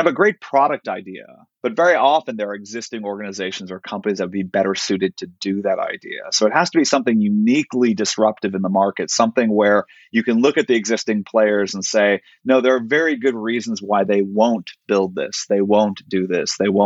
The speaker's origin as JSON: {"language": "English", "region": "California", "country": "United States", "tie": "born or raised there", "said": "growing up in Silicon Valley, there's always there's a mystique around founders"}